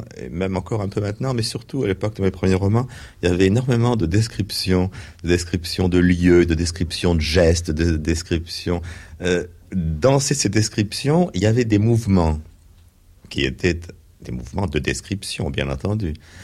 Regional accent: Brest, Brittany, France; born there; Bon, je suis né à Brest

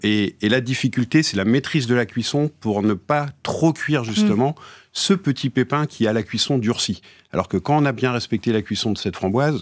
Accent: Valognes, Normandy, France; J'ai grandi à Valognes, dans le Cotentin

